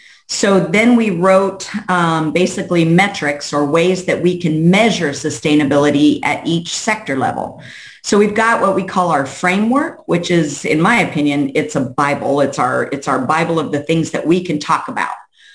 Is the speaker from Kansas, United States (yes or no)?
yes; Manhattan, Kansas, United States; now in White City, United States; So I'm a cattle rancher in the Flint Hills. I grew up near Manhattan, and I live at White City now.